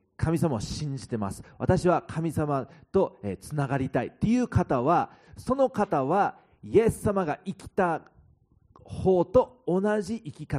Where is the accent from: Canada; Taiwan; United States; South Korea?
United States; でも私はアメリカで生まれ育った中で